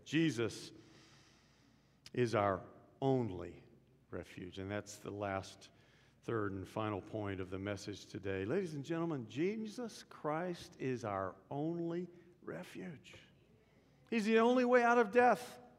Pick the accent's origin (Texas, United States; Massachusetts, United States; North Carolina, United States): Texas, United States; Dallas; I was a kid. I was growing up in Dallas, Texas. I got to go to Six Flags over Texas.